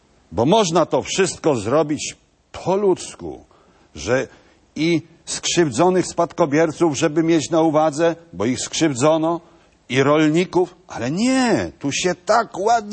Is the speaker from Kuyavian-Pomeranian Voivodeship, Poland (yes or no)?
yes; Kuyavian-Pomeranian Voivodeship, Poland; no u nas na Kujawach, bo to trzeba Polskę podzielić na regiony